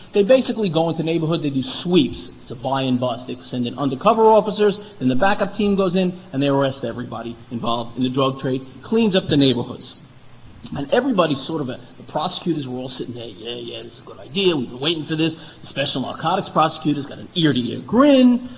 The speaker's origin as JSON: {"language": "English", "town": "New York City", "region": "New York", "country": "United States", "said": "I, as a New Yorker, have seen it as a citizen, but also I've seen it from the inside."}